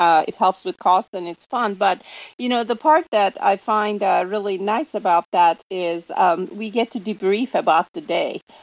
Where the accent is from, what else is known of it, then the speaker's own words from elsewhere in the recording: Turkey; But I was born and raised in Turkey